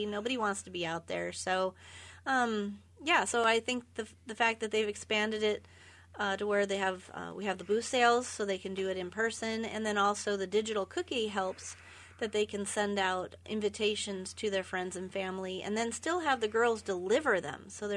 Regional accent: Oregon, United States; I grew up in Oregon, and they seem to be about the same.

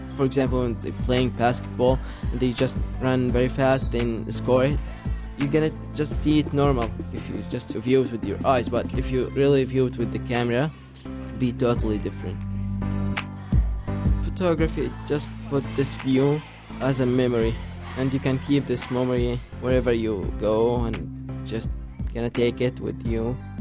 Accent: Gaza Strip, Palestine; from the Gaza Strip.

